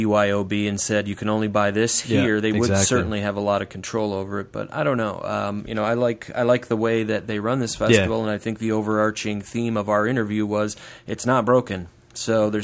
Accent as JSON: {"language": "English", "town": "Chicago", "region": "Illinois", "country": "United States", "tie": "born or raised there", "said": "born and raised in Chicago and just kind of grew up with that music."}